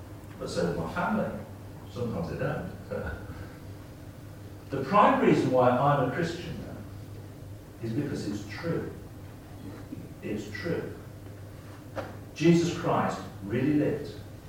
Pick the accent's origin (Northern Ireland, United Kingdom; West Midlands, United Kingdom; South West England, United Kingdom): West Midlands, United Kingdom; Leamington; I used to take a trip quite regularly from my hometown, Leamington, down to the West Country, Wiltshire.